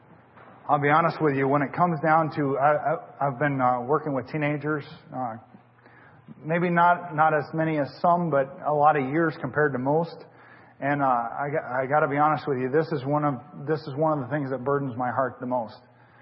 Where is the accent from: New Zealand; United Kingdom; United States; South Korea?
United States; Washington; I was a young man and I was growing up in Washington State.